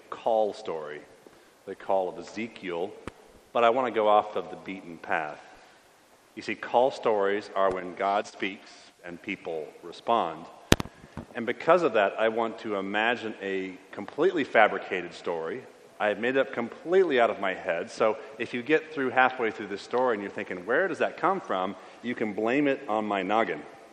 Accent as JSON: {"language": "English", "country": "Syria", "tie": "born or raised there", "said": "Religiously, I was raised in the Greek Orthodox Church of Antioch, which before the war was about 10% of the Syrian population."}